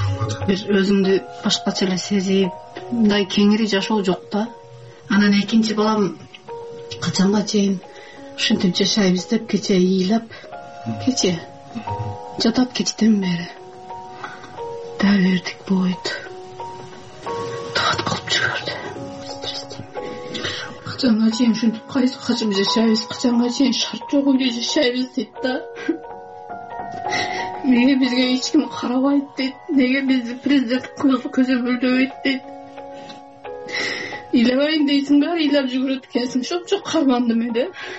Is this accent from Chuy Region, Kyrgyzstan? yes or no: no; Batken, Batken Region, Kyrgyzstan; Медей менен көчөгө чыгып эле мен Баткенден келдим дей берсем дагы болбойт да.